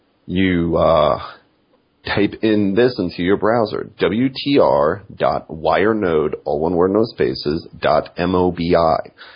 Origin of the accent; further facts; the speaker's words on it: New York, United States; Born, raised, and never lost my accent.